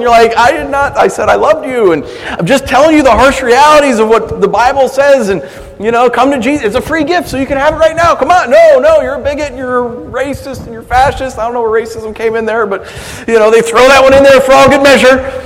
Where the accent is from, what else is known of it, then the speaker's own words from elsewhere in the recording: East Coast, United States; I'm from the East Coast and then the West Coast, and I just have a hard time calling it pop.